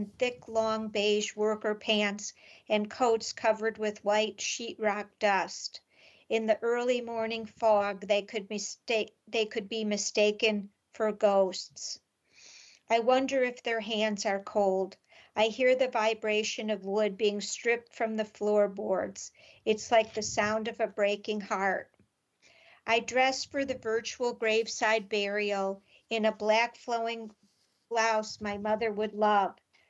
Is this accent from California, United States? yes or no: no; Cleveland, Ohio, United States; now in Long Island, United States; not only am I trapped on Long Island, but I'm far away from Cleveland where I grew up, where my mother died and lived all 86 years of her life.